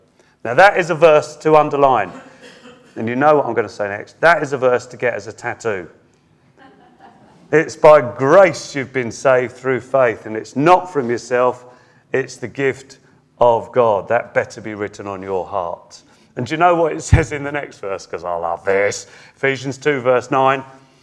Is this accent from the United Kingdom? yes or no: yes; United Kingdom; We're so British, aren't we?